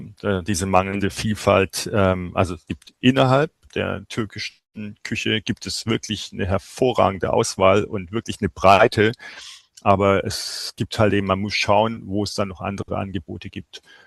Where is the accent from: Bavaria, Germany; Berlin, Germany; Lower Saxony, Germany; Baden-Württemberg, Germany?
Baden-Württemberg, Germany; Mannheim; Und als Mannheimer ist man das gewohnt.